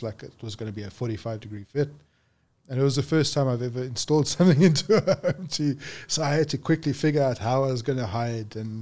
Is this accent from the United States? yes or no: no; South Africa; moved away; As a man growing up in South Africa, we are taught that you're a provider and that's the end of it.